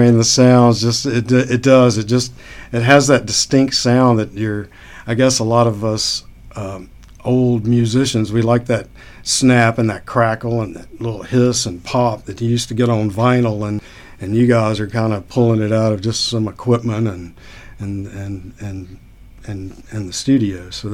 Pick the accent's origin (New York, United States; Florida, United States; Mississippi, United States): Mississippi, United States; being that I'm from Mississippi and I spent a little time in Natchez, I mean, his name was definitely thrown around growing up there